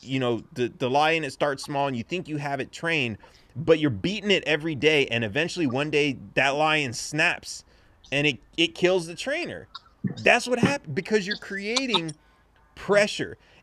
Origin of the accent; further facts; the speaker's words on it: Los Angeles, California, United States; cause I grew up in Los Angeles and I remember hearing like several stories about people who owned exotic cats.